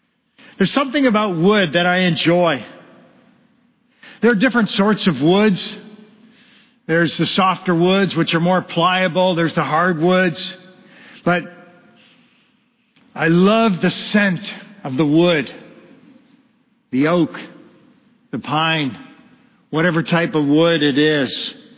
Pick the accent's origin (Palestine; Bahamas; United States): Palestine; Bethlehem, West Bank; I grew up in Bethlehem, close to the capital city, the great city of Jerusalem, just about 10 kilometers away. And I grew up there. I'm a descendant of King David.